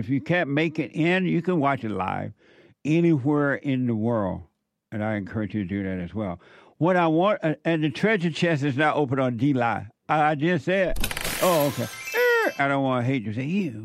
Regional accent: Alabama, United States; Did you know growing up in Alabama, I never knew about roller rink?

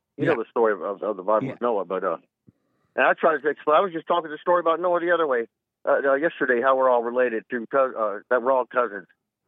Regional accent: Mississippi, United States; also born or lived in Alabama; Of course, I was raised in Mississippi and Alabama.

